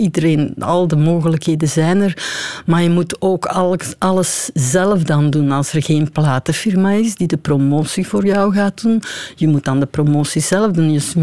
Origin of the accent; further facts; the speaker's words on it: Burcht, Flanders, Belgium; Dus ik ben van Burgt, dat is aan de linkeroever van Antwerpen.